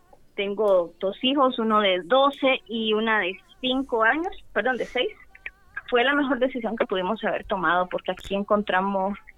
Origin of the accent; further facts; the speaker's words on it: Nicaragua; moved away; Como nicaragüense, el cacao está presente en mi vida desde que nací.